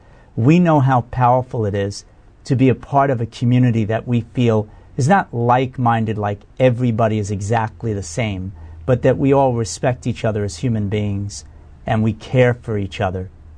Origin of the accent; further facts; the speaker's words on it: New York, United States; Are they trying to set me up because I'm from New York or something?